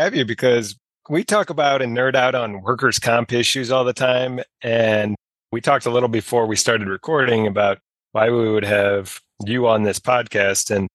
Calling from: St. Louis, Missouri, United States; I'm joining you from St. Louis, Missouri, along the banks of the mighty Mississippi.

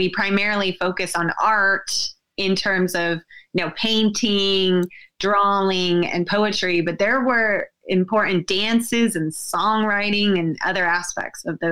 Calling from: Tahlequah, Oklahoma, United States; I'm calling in from Tahlequah, Cherokee Nation of Oklahoma

